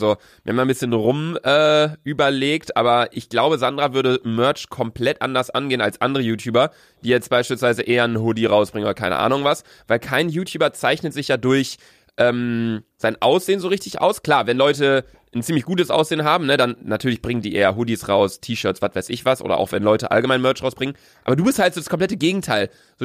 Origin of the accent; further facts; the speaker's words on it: Bielefeld, North Rhine-Westphalia, Germany; wir kommen aus Bielefeld